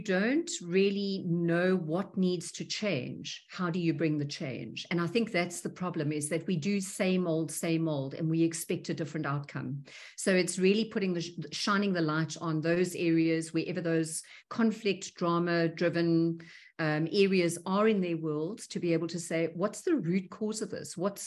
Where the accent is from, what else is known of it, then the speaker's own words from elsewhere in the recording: South Africa; First and foremost, I'm from South Africa. I live in the Klein Karoo